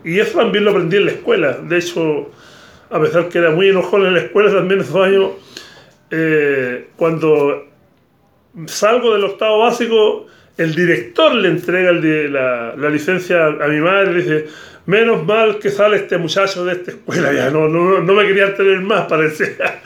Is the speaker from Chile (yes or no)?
yes; Iquique, Tarapacá, Chile; nosotros crecimos, te dije que yo nací en Iquique, y en ese sentido crecimos en un barrio, no era un barrio en realidad, era una calle, pero era una calle especial